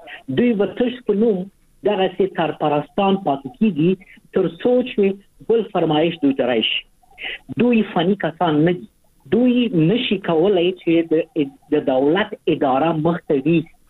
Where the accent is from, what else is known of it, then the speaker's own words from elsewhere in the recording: Afghanistan; مونږ نه افغانان یو نه باندې وطن دی